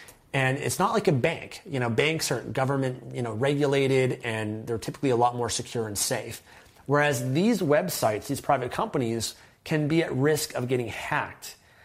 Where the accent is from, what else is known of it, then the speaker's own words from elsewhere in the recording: Canada; So CoinSquare is what I used to sell as a Canadian, because I can link that.